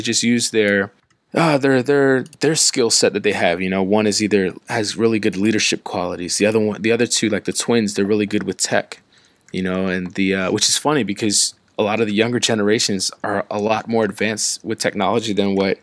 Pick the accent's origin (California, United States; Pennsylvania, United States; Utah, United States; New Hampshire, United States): Pennsylvania, United States; Philadelphia; I'm from Philadelphia. So growing up there, Philadelphia is a big melting pot.